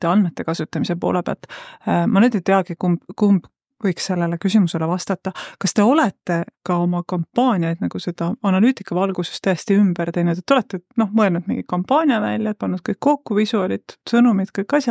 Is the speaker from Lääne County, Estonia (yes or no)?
no; Elva, Tartu County, Estonia; ma olen Elvast pärit.